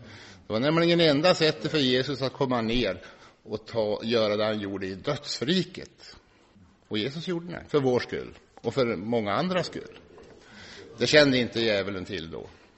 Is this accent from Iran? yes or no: no; Sundsvall, Västernorrland County, Sweden; när jag växte upp i Sundsvall